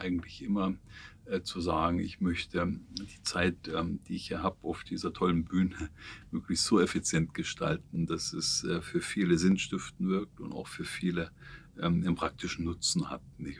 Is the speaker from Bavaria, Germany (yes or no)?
no; Saxony, Germany; Ich komme im Prinzip aus einem ganz kleinen 150 Seelendorf in Sachsen, also habe sozusagen einen sächsischen Migrationshintergrund.